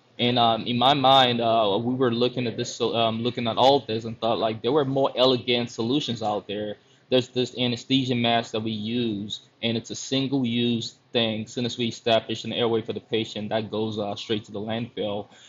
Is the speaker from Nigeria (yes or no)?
yes; Nigeria; also born or lived in Canada; now in Mansfield, United States; I was born and raised in Nigeria and moved to Canada in 2004 with my family. Moved to Cleveland in 2012